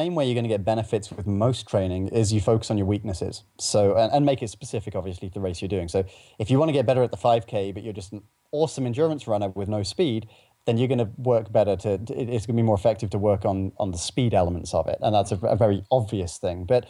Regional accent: East Midlands, United Kingdom; moved away as an adult; also born or lived in Cambridge / London; now in United States; I grew up in England at sea level. Everywhere I lived was completely flat. Was born in Northamptonshire, studied in Cambridge, which is known for being completely flat, London, completely flat. And then at the age of 29, I moved to the US and I started living in the mountains.

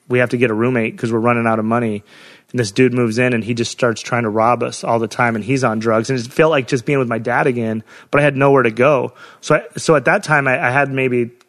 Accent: Wyoming, United States; But I'm from Wyoming, so that's not like

